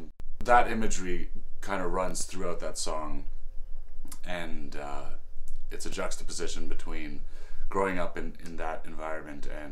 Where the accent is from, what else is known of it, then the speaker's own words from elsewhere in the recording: Whitehorse, Yukon, Canada; I'm from Whitehorse, Yukon.